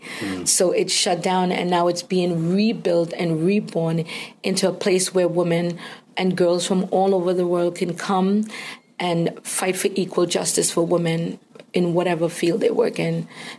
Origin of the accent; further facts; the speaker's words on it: Trinidad & Tobago; I grew up in Trinidad and Tobago, and I wanted to be a lawyer.